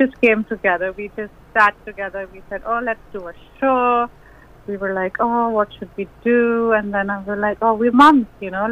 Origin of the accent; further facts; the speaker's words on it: India; I did not grow up doing yoga, because that's what people think, because I'm an Indian.